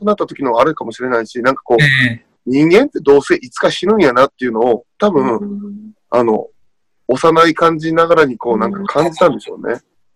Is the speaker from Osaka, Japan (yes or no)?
no; Mie, Japan; 地元の三重の近く の, あの本屋さんに